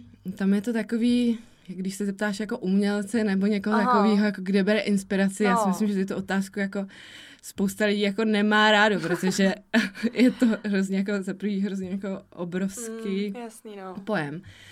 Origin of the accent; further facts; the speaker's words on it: Pardubice Region, Czechia; now in Prague, Czech Republic; A já jsem vyrůstala jako ve vesnici, kousek od Pardubic, takže tam jakoby nebylo tolik možností, jako třeba máme tady v Praze.